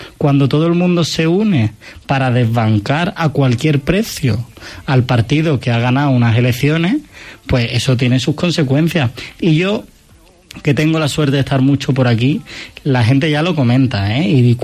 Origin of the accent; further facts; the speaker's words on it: Málaga, Andalusia, Spain; Yo soy de Málaga.